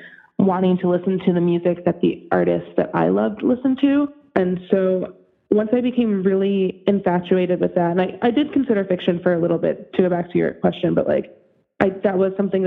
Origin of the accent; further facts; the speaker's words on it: Illinois, United States; Like, I grew up in the Chicago suburbs, so it was just like, you know, me and my mom were really close.